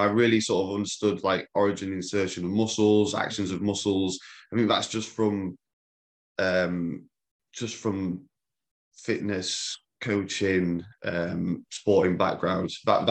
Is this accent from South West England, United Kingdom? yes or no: no; Mansfield, East Midlands, United Kingdom; So I'm from Mansfield, which is